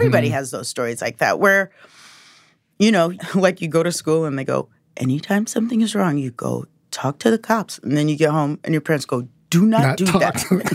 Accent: Omaha, Nebraska, United States; And of course, I grew up in Omaha, Nebraska, so it's probably double regular for me.

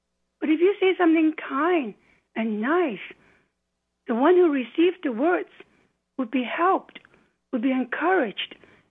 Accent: Hong Kong; Well, you know, we grew up in Hong Kong, both of us, and it was very open in terms of beliefs.

